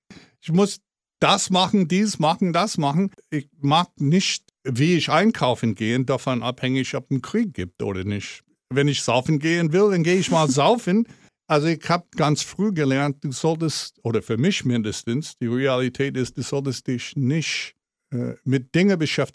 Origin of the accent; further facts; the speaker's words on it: Milwaukee, Wisconsin, United States; German is a second language; Wo ich herkomme, aus Milwaukee, jeder seiner Eltern haben gearbeitet. Kinder waren auf sich gelassen. Latchkey-Kids